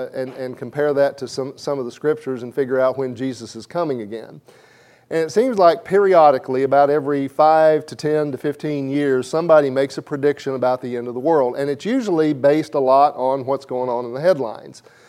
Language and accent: English; Blytheville, Arkansas, United States; But anyway, I grew up in Blytheville, Arkansas, which had an Air Force base.